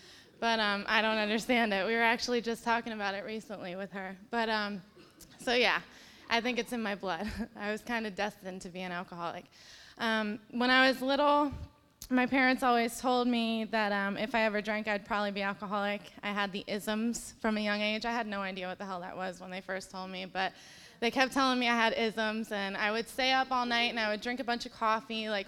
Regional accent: Staten Island, New York, United States; born there; I was born in Staten Island, New York, to a loving family.

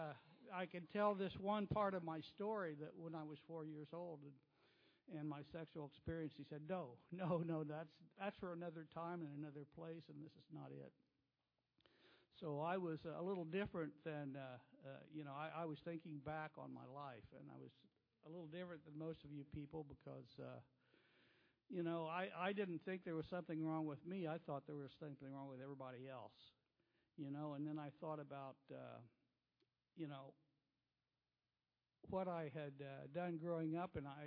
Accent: Muncie, Indiana, United States; born there; I was born in Muncie, Indiana.

